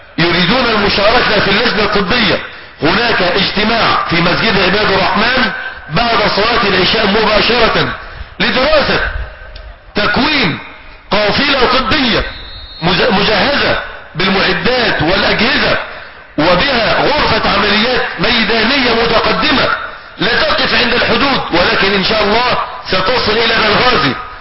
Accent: Egypt; بلادنا مصر

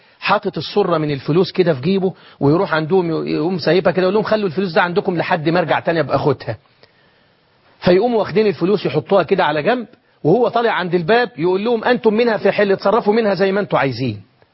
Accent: Egypt; واحفظ بلدنا مصر من كل مكروه وسوء.

